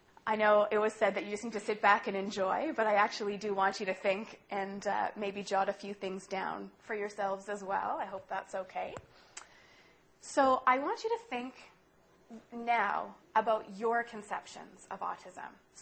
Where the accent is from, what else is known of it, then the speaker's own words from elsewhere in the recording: Winnipeg, Manitoba, Canada; now in Montreal, Canada; I came from Winnipeg. I grew up in Manitoba. I went to the University of Winnipeg